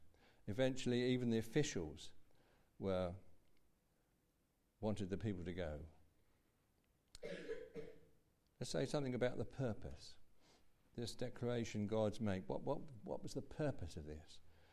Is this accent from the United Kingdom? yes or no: yes; United Kingdom; perhaps I'm showing my pride in being British or something